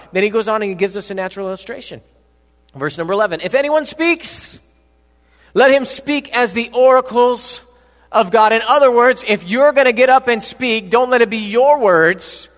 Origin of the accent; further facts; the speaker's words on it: San Bernardino, California, United States; hold on a second, because I grew up in San Bernardino. At one point, my family was living in our car.